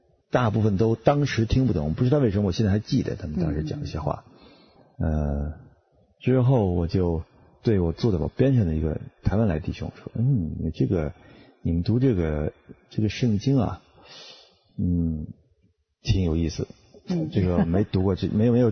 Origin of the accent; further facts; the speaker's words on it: China; moved away; 我是从大陆刚刚出来的，